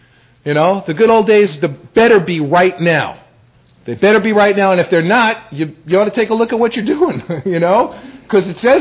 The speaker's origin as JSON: {"language": "English", "town": "Bronx", "region": "New York", "country": "United States", "said": "I come from the Bronx and it's not impossible, you know."}